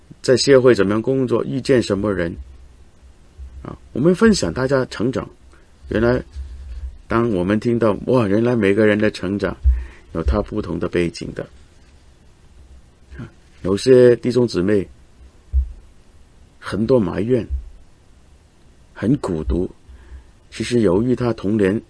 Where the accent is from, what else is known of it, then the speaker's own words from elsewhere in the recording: Hong Kong; 我来自香港，我看见香港的情况很心疼